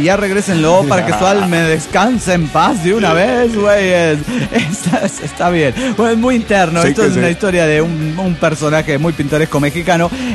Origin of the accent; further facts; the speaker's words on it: Cochabamba, Bolivia; de Cochabamba, Bolivia.